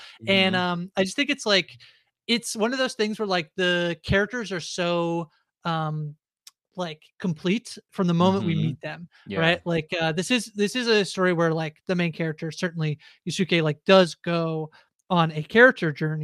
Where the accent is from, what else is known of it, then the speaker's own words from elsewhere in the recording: Liverpool, North West England, United Kingdom; Yes, I'm from Liverpool